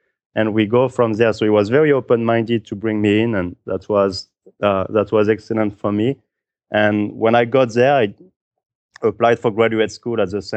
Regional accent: Auxerre, Bourgogne-Franche-Comté, France; English is a second language; moved away as an adult; So I grew up in France, born in Auxerre, in 2 hours away from Paris

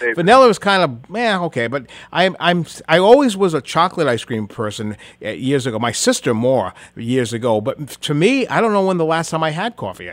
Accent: Providence, Rhode Island, United States; that's not where I grew up in Rhode Island, in Providence

